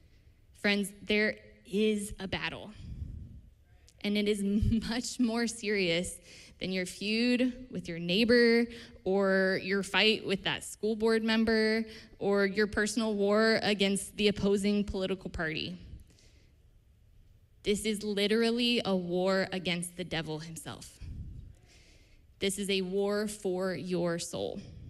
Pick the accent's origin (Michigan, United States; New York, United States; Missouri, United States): Missouri, United States; I'm from Missouri, if you did not know that.